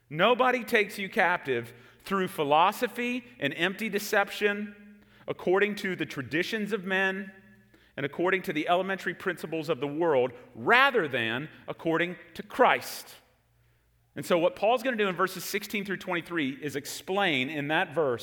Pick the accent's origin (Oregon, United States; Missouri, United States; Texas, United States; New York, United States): Texas, United States; also born or lived in Chicago; Now, many of y'all know that I grew up in Texas. I'm a Texas fan, all that stuff, sports teams in Dallas. But many of y'all probably don't know that I was actually born in Chicago.